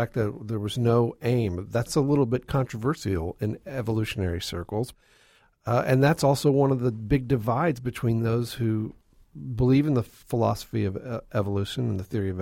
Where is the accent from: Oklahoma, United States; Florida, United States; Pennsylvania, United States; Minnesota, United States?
Oklahoma, United States; I grew up in Oklahoma.